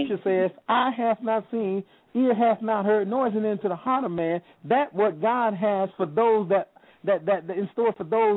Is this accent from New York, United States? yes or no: yes; Buffalo, New York, United States; Back home, my family, I'm from Buffalo, New York, but my family's originally from Mississippi, and I say that's down home.